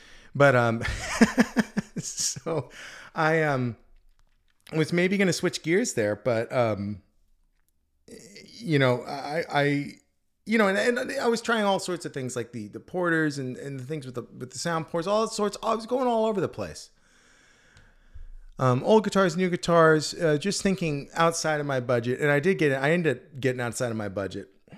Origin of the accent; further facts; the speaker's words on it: California, United States; I'm from the Bay Area.